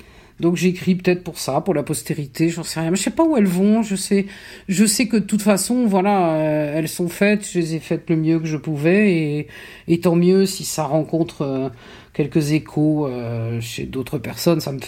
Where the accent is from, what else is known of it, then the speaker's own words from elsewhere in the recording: Toulouse, Occitanie, France; Je ne suis pas né à Toulouse, moi j'ai grandi à Toulouse.